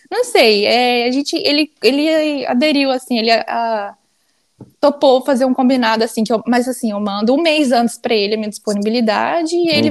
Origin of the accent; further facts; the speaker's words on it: Dores do Indaiá, Minas Gerais, Brazil; also born or lived in Uberlândia / Palmas; Não, sou de Dores do Indaiá.